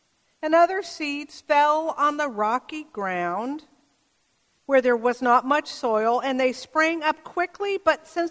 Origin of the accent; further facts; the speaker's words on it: California, United States; You know, I grew up over in the East Bay, and our garden, really our yard, was one we would call nicely of native plants and volunteers.